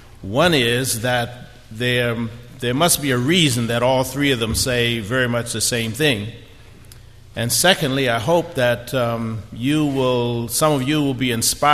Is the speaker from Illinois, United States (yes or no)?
no; New York City, New York, United States; I grew up in New York City, in the Bronx.